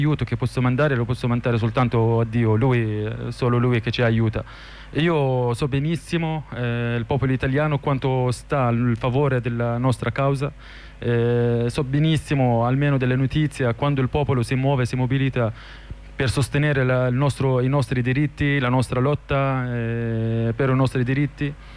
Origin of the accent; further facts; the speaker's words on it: Palestine; now in Rome, Italy; إحنا هنا فلسطينيين روما